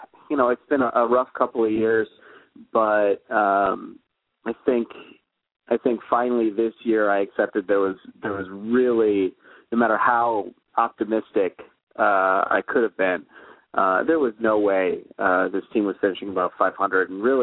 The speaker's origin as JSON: {"language": "English", "town": "Minneapolis", "region": "Minnesota", "country": "United States", "tie": "born or raised there", "said": "I grew up in the Twin Cities."}